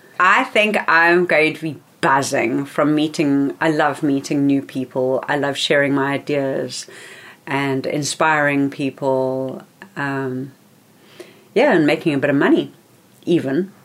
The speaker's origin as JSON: {"language": "English", "town": "Johannesburg", "region": "Gauteng", "country": "South Africa", "said": "You know, even though I come from Joburg, there isn't that same kind of vibe."}